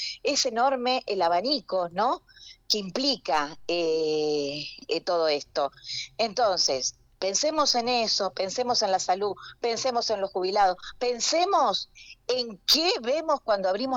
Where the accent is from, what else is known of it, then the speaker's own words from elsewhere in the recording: Argentina; que pensemos en todo lo que estamos sufriendo como argentinos y argentinas